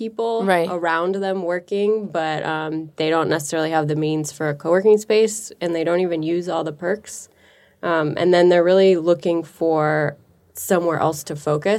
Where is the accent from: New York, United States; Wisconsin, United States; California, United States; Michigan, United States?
California, United States; San Francisco; But growing up in San Francisco, it's everywhere.